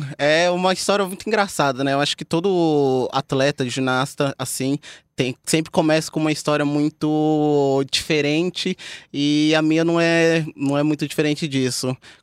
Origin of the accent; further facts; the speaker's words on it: São Paulo, Brazil; minha família é toda da Zona Leste, a gente mora perto do Terminal Carvalho, Burgo Paulista.